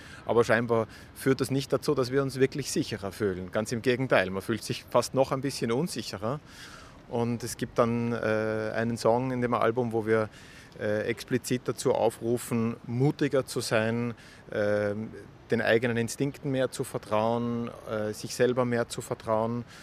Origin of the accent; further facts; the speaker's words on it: Austria; Also ich komme aus Österreich